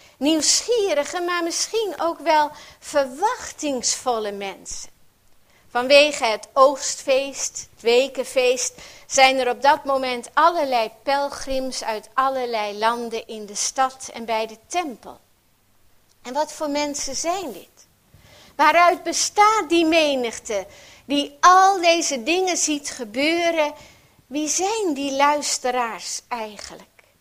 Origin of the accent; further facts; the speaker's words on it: Drachten, Friesland, Netherlands; born there; niet echt Fries zijnde, al ben ik in Drachten geboren, ben ik daarom blij dat ik wel Fries versta.